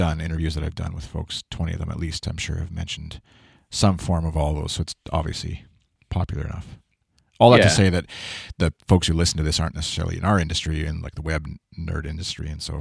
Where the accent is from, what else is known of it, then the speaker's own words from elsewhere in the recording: Canada; Well, I think especially I'm Canadian. I'm mm-hmm. from Canada.